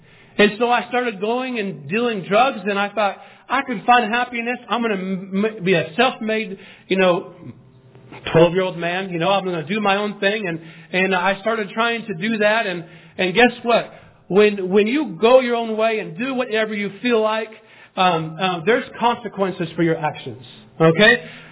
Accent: Hailey, Idaho, United States; born there; I was born in Idaho. All right. Amen? Okay, I was born in Haley, Idaho. This is just outside of Sun Valley.

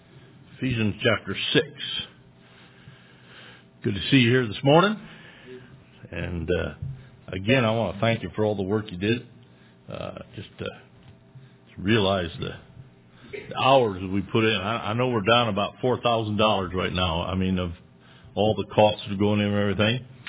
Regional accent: United States; And I enjoy the fact that I'm an American.

